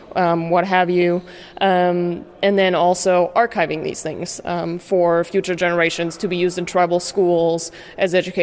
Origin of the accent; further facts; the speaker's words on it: Germany; moved away; somebody growing up in Germany, living here